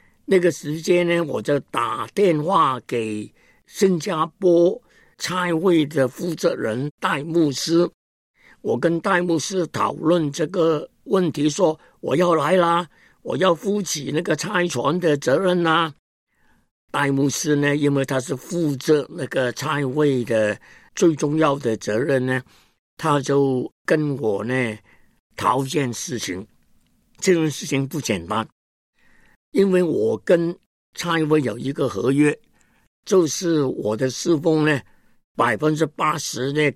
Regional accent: Hong Kong; Chinese is a second language; 弟兄姐妹啊，我是香港人，哎呀，没有亲戚朋友在内地，也不懂得呢普通话

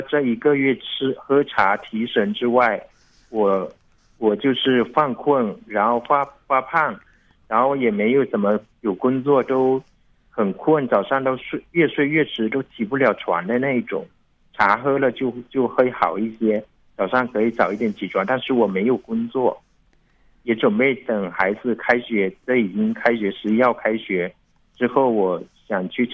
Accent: Fuding, Fujian, China; 我们老家是在福鼎太姥山这边，就是我们老家。

